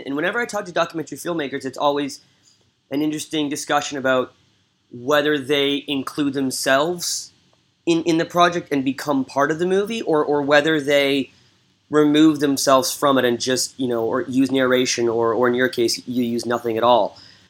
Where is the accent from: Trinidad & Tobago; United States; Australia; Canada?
Canada; maybe it's because we're closer to it because we're Canadian